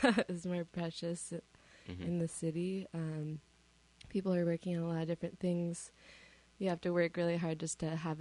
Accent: Missoula, Montana, United States; also born or lived in New York City; went to Lubbock, Texas, and then to Missoula, Montana, my hometown, and then to New York City.

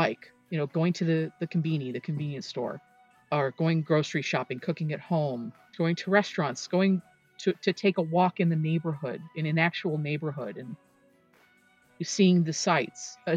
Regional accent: Los Angeles, California, United States; The city that I grew up in Los Angeles, was in the 80s and 90s the home of Panasonic, ANA, Toyota, and Honda.

